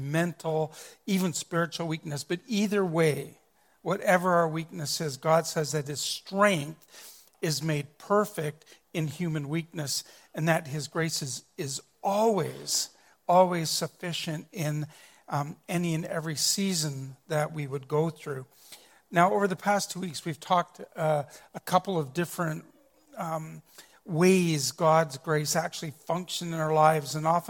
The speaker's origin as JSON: {"language": "English", "region": "Ontario", "country": "Canada", "tie": "born or raised there", "said": "When I was growing up in Ontario, I remember countless trips to Midland, Ontario, where they have maple trees, tons of maple trees."}